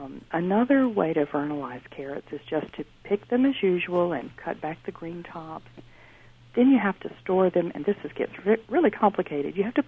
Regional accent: the South, United States; I grew up in the South, and I was raised on very plain, wholesome cooking.

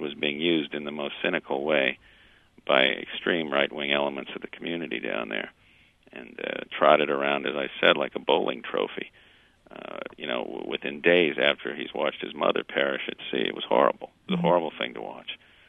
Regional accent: Fort Lauderdale, Florida, United States; And I went down to the Herald in Miami, where, I was sort of my hometown. I was born in Fort Lauderdale, and I grew up reading the paper

